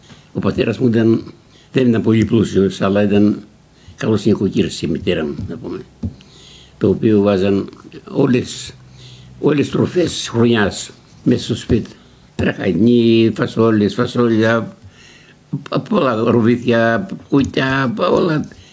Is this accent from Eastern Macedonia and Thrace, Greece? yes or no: no; Mytilene, North Aegean, Greece; moved away as an adult; now in Australia; Από τη Μητυλίνη.